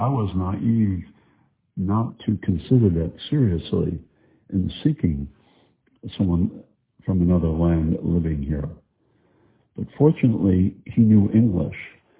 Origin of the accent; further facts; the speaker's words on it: Chicago, Illinois, United States; I guess because I grew up in Chicago and shared a base room bedroom with two brothers